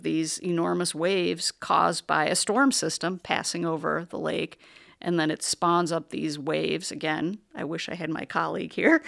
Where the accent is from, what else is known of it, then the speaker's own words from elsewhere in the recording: Wisconsin, United States; And I'm from Wisconsin, perhaps you're from Wisconsin